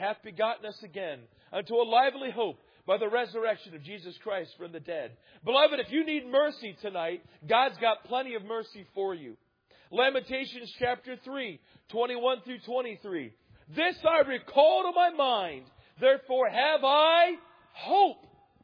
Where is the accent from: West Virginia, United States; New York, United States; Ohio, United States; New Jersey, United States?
Ohio, United States; Coshocton; I love my hometown of Coshocton. I spent my good years there. But it's not the same place that I grew up in.